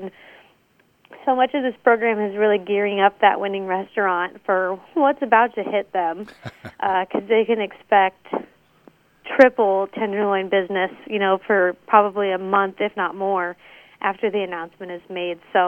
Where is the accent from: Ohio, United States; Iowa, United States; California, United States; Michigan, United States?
Iowa, United States; growing up in Iowa, I did not know that a tenderloin sandwich was something that you couldn't find in every state across the United States.